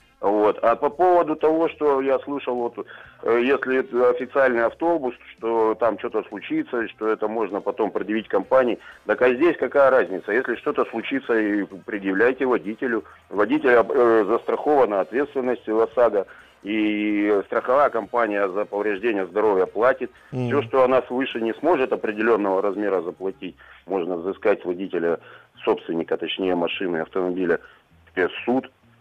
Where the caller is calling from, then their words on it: Rybinsk, Yaroslavl Oblast, Russia; да, я из Рыбинска, Ярославская область.